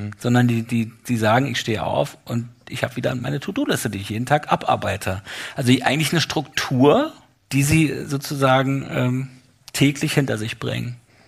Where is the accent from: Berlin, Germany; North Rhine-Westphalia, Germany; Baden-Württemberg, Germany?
Berlin, Germany; Das geht dann auch wirklich in meine Heimat. Ich komme aus Berlin-Köpenick